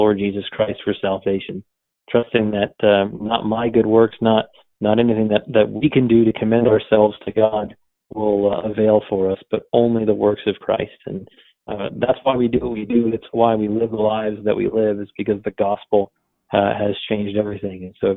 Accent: New Jersey, United States; And since I'm from New Jersey, I'm a baseball fan, and I love the New York Yankees.

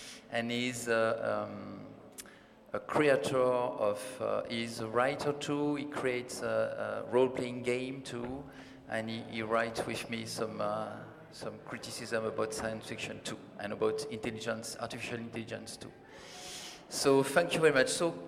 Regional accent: France; I am a French writer.

